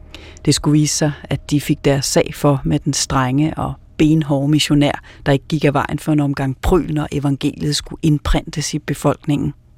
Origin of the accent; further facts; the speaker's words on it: Copenhagen, Capital Region of Denmark, Denmark; jeg har i hvert fald forberedt mig hjemme i København